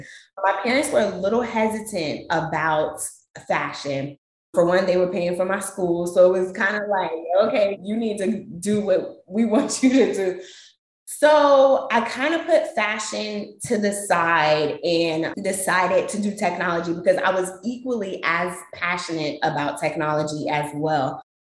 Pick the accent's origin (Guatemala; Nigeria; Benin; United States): Nigeria; I'm Nigerian. So if you know anything about Nigerian culture, we are extravagant in everything that we